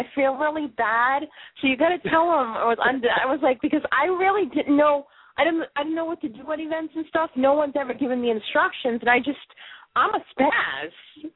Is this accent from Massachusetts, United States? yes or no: yes; Boston, Massachusetts, United States; accent: Boston; now in Maine, United States; Yeah, I'm a real Boston girl. You know, can you tell the accent? My accent, you know, it's never going to go away. I've been in Maine for almost 4 years now. There's no people from Boston here.